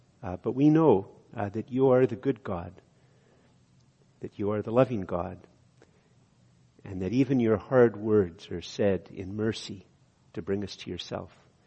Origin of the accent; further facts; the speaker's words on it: Canada; because some of us, if we're very Canadian, will wonder why it is a bad thing